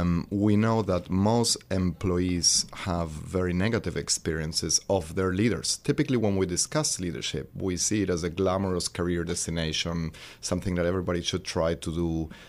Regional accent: Buenos Aires, Argentina; I grew up in Argentina, in Buenos Aires, in the center of the city.

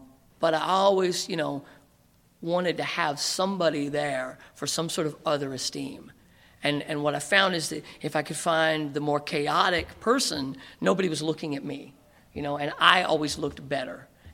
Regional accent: the South, United States; I grew up in the South with, like, these crazy people

